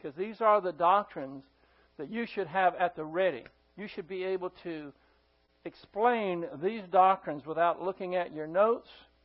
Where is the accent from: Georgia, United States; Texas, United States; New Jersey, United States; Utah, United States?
Texas, United States; it's embarrassment to me as a Texan that this took place in Texas, especially right here in our own backyard.